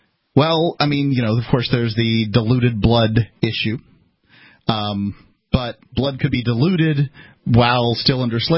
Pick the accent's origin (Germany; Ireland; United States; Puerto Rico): Ireland; well, I'm Irish, right? So I don't go around demanding that the English stroke me a check.